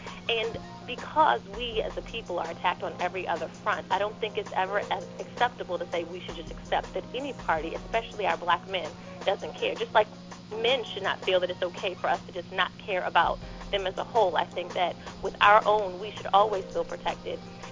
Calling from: District Heights, Maryland, United States; I'm calling from District Heights.

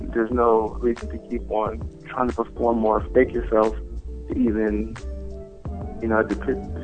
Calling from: Fort Washington, United States; I'm calling from Fort Washington

